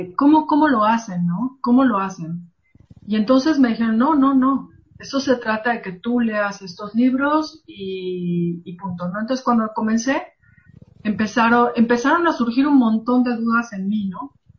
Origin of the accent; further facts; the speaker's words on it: Mexico; moved away; la mexicana, ¿no? Y entonces yo me sentía fuera de mi casa, fuera de mi familia